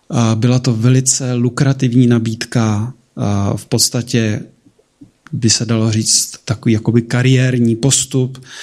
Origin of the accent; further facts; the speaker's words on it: Liberec, Liberec Region, Czechia; Zároveň v Liberci, protože oba pocházíme z Liberce